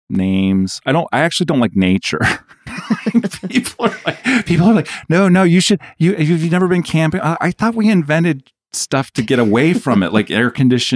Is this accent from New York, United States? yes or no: yes; New York, United States; And I thought, well, I love irony as a New Yorker